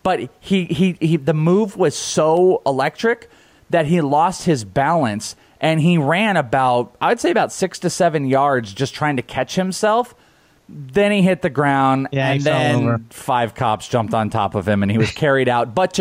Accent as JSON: {"language": "English", "region": "Wales", "country": "United Kingdom", "said": "I'm Welsh."}